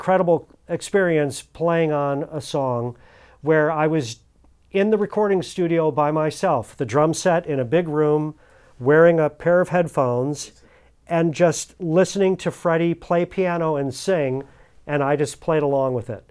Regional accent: Cleveland, Ohio, United States; Musically, growing up in Cleveland was a wonderful place to learn my craft

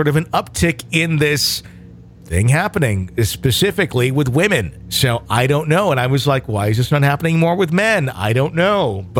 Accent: Sweden; I'm from Sweden.

